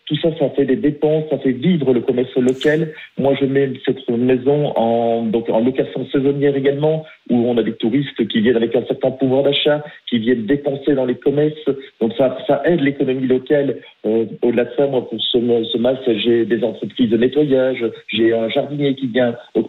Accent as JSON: {"language": "French", "country": "Belgium", "said": "moi je ne suis pas francilien, je suis belge, j'ai acheté une seconde résidence dans le Vaucluse."}